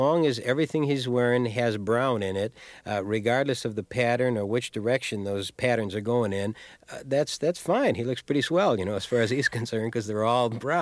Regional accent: Chicago, Illinois, United States; I'm from Chicago, and I guess I know when I can turn it on or turn it off

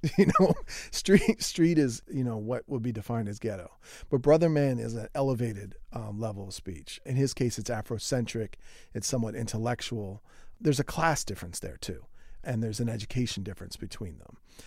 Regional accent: Philadelphia, Pennsylvania, United States; accent: Philly; But I also speak, you know, the way my father speaks when I'm at his house. And that's as an Irish-American in Philly.

